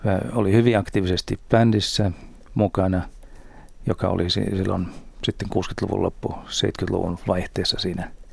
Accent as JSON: {"language": "Finnish", "town": "Otava", "region": "South Savo", "country": "Finland", "tie": "born or raised there", "said": "Lapsuuteni vietin Mikkelin kupeessa olevassa kylässä, Otavan kylässä. Siellä oli semmoinen kansakoulu, jossa vanhempani toimi opettajina. Ja siellä kasvoin."}